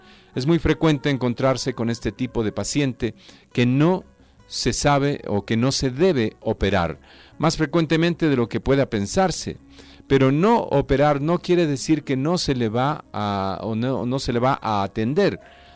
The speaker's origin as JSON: {"language": "Spanish", "country": "Brazil", "said": "En mi país, por ejemplo, Brasil, ahora una operación muy frecuente es reducir los pechos excesivamente grandes."}